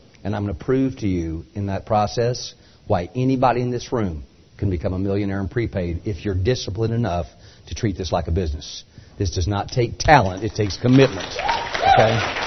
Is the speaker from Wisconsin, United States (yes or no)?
no; Phoenix, Arizona, United States; I'm from Phoenix. If I need help today, I don't need to worry about who to call here. I call my law firm back in Phoenix.